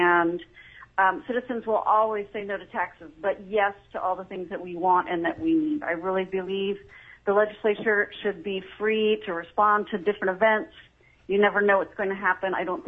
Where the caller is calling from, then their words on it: Anchorage, Alaska, United States; I'm calling from Anchorage, and I am strongly opposed to SJR 5.